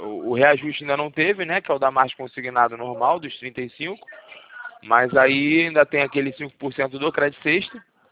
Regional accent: Rio de Janeiro, Brazil; É, sou do Rio, centro do Rio.

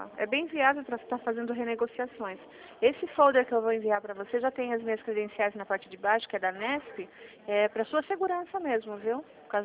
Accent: Sorocaba, São Paulo, Brazil; Eu sou do interior paulista, eu sou de Sorocaba.

